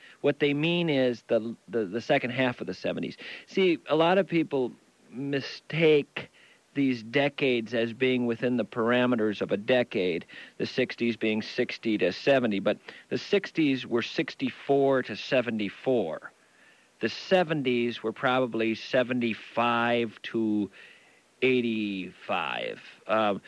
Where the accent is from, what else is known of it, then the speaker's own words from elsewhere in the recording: St. Paul, Minnesota, United States; Well, I had told them to talk slowly that I was from the Midwest. But then they said, oh, I could tell, St. Paul.